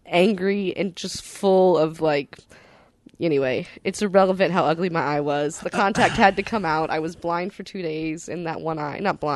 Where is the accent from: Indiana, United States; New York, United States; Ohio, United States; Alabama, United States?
Indiana, United States; Columbus; also born or lived in Kentucky / Detroit; Columbus, Indiana, by way of Edinburgh, with a little bit of Kentucky... And Detroit smattered in.